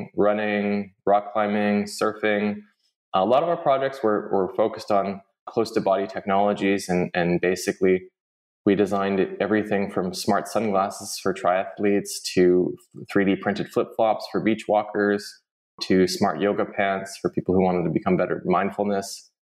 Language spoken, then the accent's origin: English; Vancouver, British Columbia, Canada; moved away as an adult; now in San Francisco, United States; we came back to London, we set up studio in Vancouver. So Vancouver is where the studio originated, my hometown. And then in 2016, moved back down to San Francisco, the Bay Area